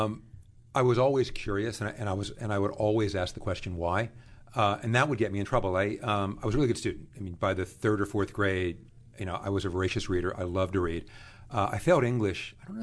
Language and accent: English; Pittsburgh, Pennsylvania, United States; I grew up in Pittsburgh. I was one of three kids. I was raised by a single parent.